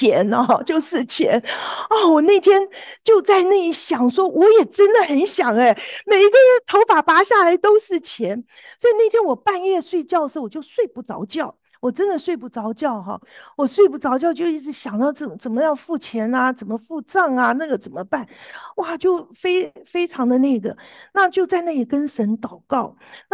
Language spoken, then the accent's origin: Chinese; Taiwan; 我们这个从台湾来的，从来没经历过下雪啊